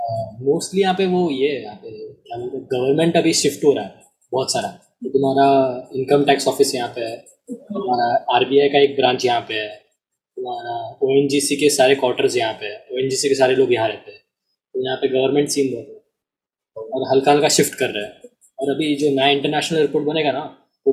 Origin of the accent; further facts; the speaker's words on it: India; first language Marathi; मेरी mother tongue की मराठी है, मैं महाराष्ट्र नहीं हूँ।